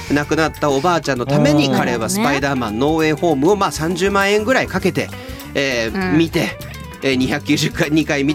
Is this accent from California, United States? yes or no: yes; California, United States; カリフォルニア出身なので。